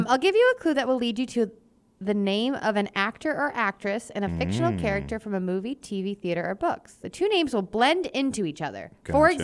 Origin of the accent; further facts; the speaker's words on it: Rhode Island, United States; I'm from Rhode Island, and I absolutely love Hey Riddle Riddle.